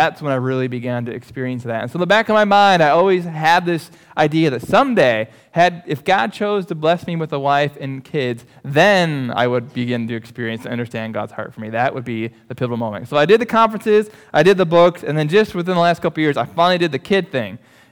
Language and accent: English; Michigan, United States; moved away as an adult; But I grew up in Michigan, loved Michigan, went to school there, came down here, and it was just an awesome experience.